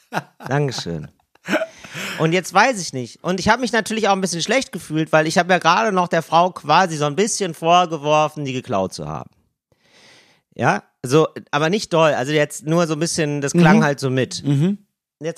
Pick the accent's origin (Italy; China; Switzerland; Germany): Germany; ich bin Deutscher